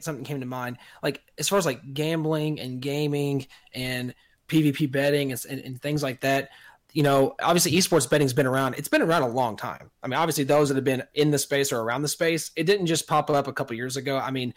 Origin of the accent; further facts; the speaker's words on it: Kentucky, United States; I'm from Kentucky. I can make fun of the Midwest.